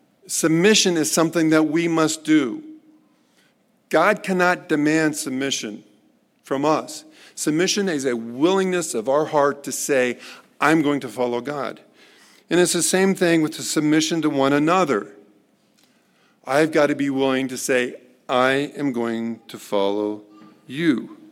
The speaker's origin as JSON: {"language": "English", "town": "Dayton", "region": "Ohio", "country": "United States", "tie": "born or raised there", "said": "I grew up in Dayton, Ohio. We called it a resort area, the place of last resort."}